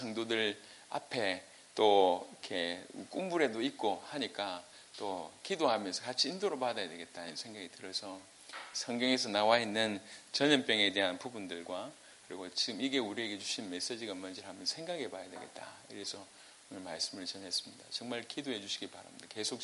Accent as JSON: {"language": "Korean", "country": "South Korea", "said": "우리는 한국 사람이니까 코로나에 상관없다고 제가 확신 있게 얘기했거든요."}